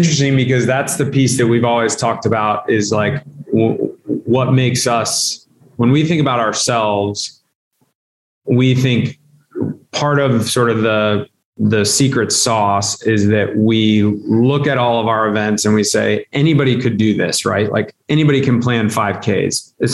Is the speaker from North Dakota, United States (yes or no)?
no; Virginia Beach, Virginia, United States; Like I don't come from a farm background. I grew up in Virginia Beach. Like I'm a city kid.